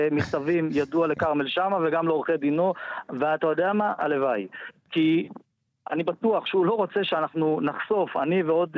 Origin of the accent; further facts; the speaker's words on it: Ramat Gan, Tel Aviv District, Israel; אני גדלתי בעיר הזו, כל חיי אני גר בה וגדלתי בעיר הזאת